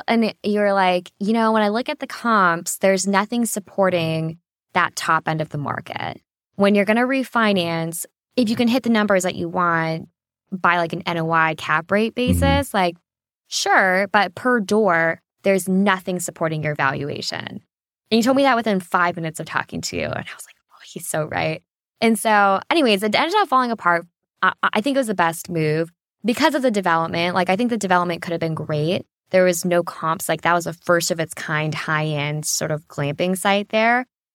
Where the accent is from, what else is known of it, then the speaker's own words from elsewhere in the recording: California, United States; I love California. I'm from the Bay Area.